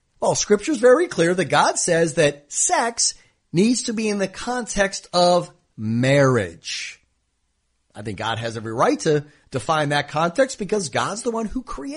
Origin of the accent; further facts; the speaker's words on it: United States; obviously I come from the United States and our mentality there is very different.